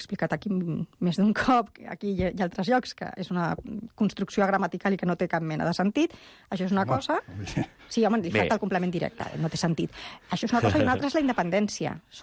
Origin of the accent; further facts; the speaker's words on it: Catalonia, Spain; decideixi que més d'un milió de persones som catalans, som adversaris de Catalunya.